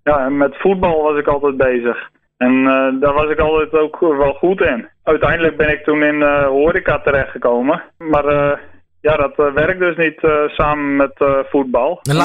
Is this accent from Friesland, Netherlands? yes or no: yes; Joure, Friesland, Netherlands; Ik ben geboren in Joure. En ik woon nog steeds in Joure.